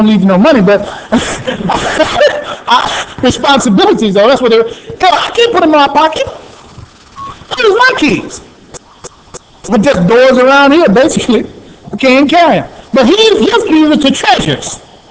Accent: United States; I'm an American. And I got a right to criticize my country, my government.

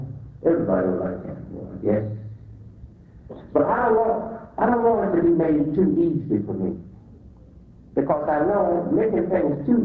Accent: Georgia, United States; Now, I told you that I came from Georgia. I have a hard time keeping that Georgia biology out of me.

